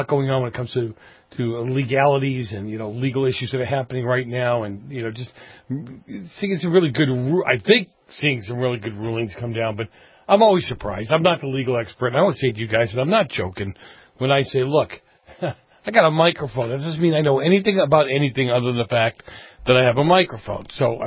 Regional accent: Boston, Massachusetts, United States; growing up in Boston, my mom had a lot of Jewish friends, and Chinese food around food on Christmas Day and or Christmas Eve was always a Jewish thing, yeah.

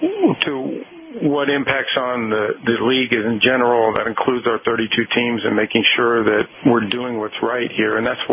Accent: Washington, District of Columbia, United States; Well, as you guys know, I grew up in Washington, so yeah.

